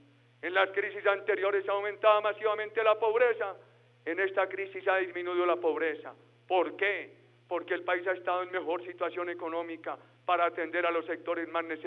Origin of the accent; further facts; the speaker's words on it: Colombia; En mi tierra, a las gallinitas pequeñas las llaman cubanas. En la costa caribe les dicen que quiriques. En otros sitios de Colombia se refieren a esas pequeñas gallinitas como quicas.